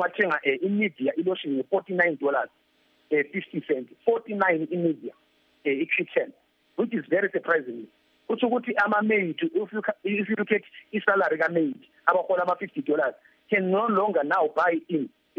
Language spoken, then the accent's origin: English; South Africa; And I'm always telling our youth, from our workshop, youth, stand up as like South African youth.